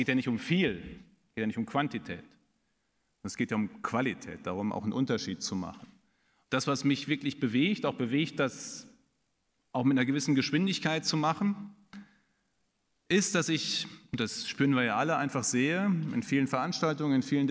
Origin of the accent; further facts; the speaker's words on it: North Rhine-Westphalia, Germany; dass das Ganze dann noch in Westfalen stattfindet. Freut mich natürlich als Westfale auch ganz besonders.